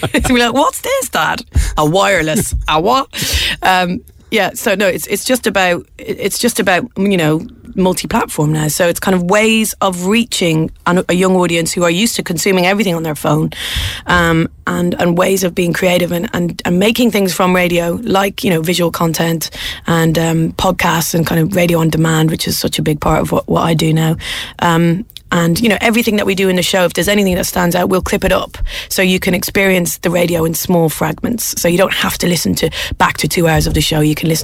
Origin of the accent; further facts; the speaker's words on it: Dublin, Leinster, Ireland; now in London, United Kingdom; And I've lived in London for 17 years, which is as long as I've lived in Dublin, which is terrifying. But so, I mean, I'm never going to call myself British